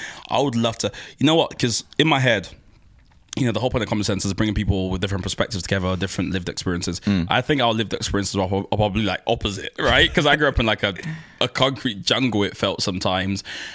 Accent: London, United Kingdom; Now, I'm from Southeast London.

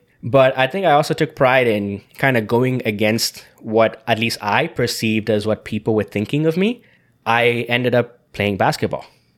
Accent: Zambia; Growing up in Zambia at that time, we would go on road trips together over long weekends.

